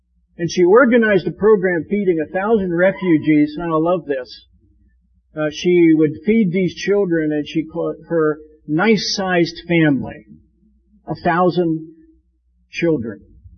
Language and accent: English; Hesston, Kansas, United States; Well, so I grew up in Heston, Kansas, and my wife Julie grew up here in Lancaster County